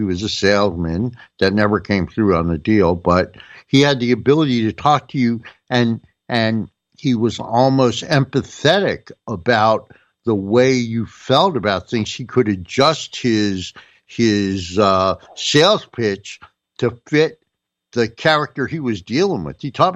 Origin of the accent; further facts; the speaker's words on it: Washington, District of Columbia, United States; I'm from Washington, D.C. If you came up to my door and said you were for McCain, we would sick the dog on you.